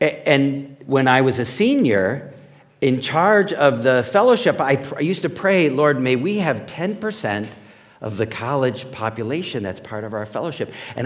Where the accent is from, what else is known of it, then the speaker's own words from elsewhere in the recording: Cleveland, Ohio, United States; And I was talking to a guy, and he's in Pittsburgh, and he found out I was from Cleveland, and he swore at me and hung up.